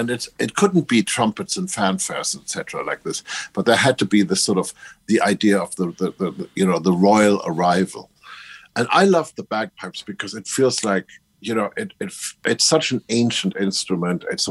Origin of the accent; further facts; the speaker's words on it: Germany; growing up in Germany, that is not helpful, if you see what I mean.